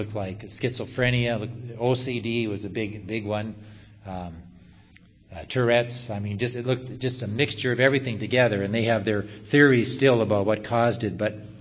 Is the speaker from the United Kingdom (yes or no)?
no; Minnesota, United States; when I was a kid, there was a cuss word that was used a lot in my hometown in Minnesota.